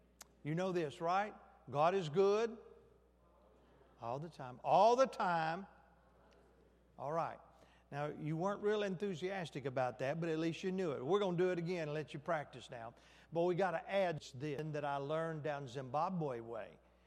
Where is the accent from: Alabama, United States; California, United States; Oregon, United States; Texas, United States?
Alabama, United States; I grew up in the Shoals preaching.